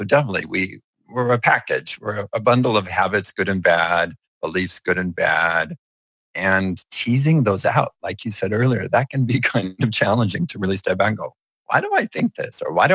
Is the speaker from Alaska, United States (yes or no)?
no; California, United States; I grew up in a strong religious tradition. I was raised by it in the Mormon tradition, but in California.